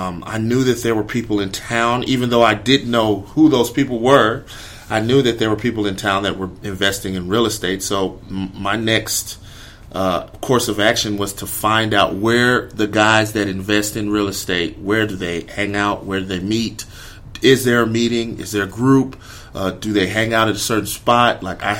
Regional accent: Houston, Texas, United States; I'm from Houston, Texas, originally, 30 years old. Grew up. My parents are actually Nigerian. So me and my brothers and sisters were first-generation Americans. We were born here in the States.

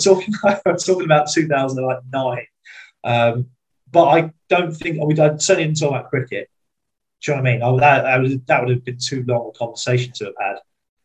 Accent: South East England, United Kingdom; So I grew up in Hampshire.

